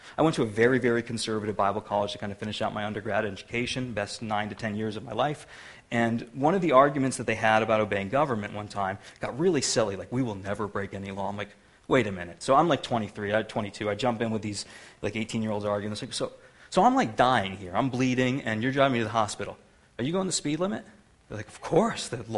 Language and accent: English; United States; One of our problems is that we're so American, we don't always choose the right things to civilly disobey.